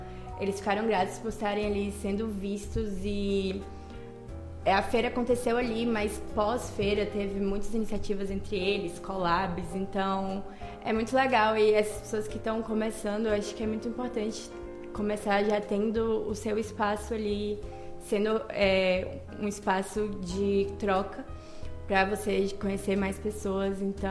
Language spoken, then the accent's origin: Portuguese; Piatã, Bahia, Brazil; talvez artistas lá da minha cidade de Piatã